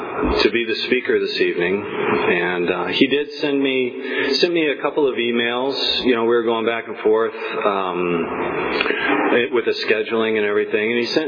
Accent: Fresno, California, United States; I'm an alcoholic. And, I'm from Fresno.

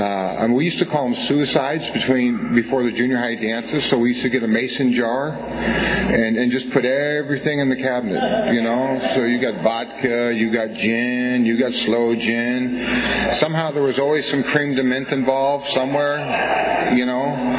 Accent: Cupertino, California, United States; also born or lived in San Francisco; I was born in San Francisco, moved to Cupertino. So I lived in one house from 0 to 18, and I had 23 known addresses from 18 to 40.

